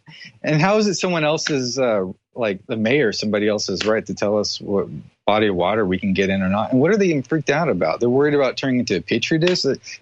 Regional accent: Austin, Texas, United States; born there; I was born in Austin, been going there literally since I was like in my mother's womb.

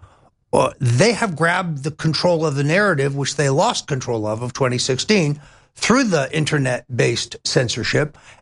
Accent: Florida, United States; And even in my home state of Florida, where I think we're in trouble because the hurricane wiped out the most conservative part of the state

